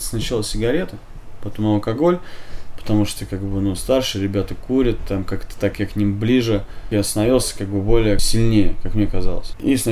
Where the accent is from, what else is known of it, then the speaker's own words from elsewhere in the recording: Moscow, Russia; Я из Москвы, достаточно обеспеченной семьи.